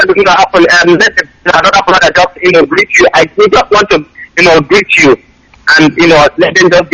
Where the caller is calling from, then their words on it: South Africa; I'm calling from South Africa.